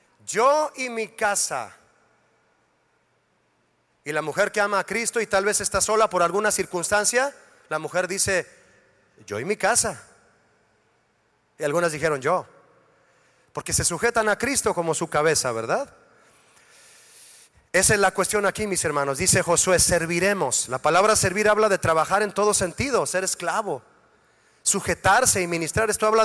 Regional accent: Mexico; como buenos mexicanos diríamos

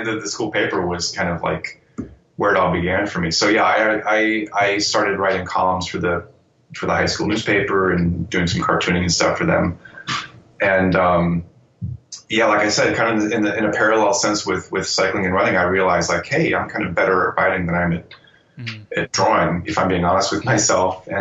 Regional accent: Ohio, United States; returning to my hometown, this small town in South Central Ohio, pretty rural place.

